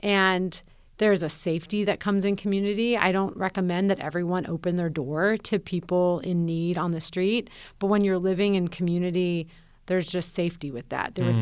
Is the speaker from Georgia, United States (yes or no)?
no; Nashville, Tennessee, United States; So when I moved back to Nashville, my hometown, I didn't know of a job that I was really that interested